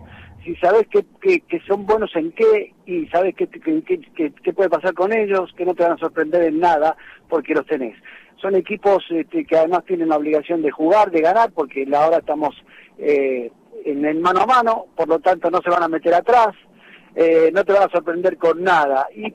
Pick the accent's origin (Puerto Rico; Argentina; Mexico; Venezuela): Argentina; Somos argentinos.